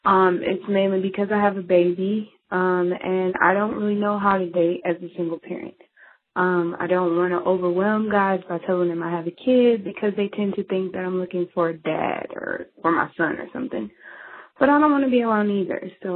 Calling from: Michigan, United States; Hi, Molly. … I'm from Michigan.

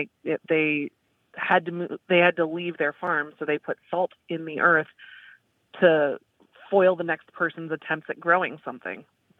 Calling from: Dallas, Texas, United States; I'm calling from Dallas, Texas.

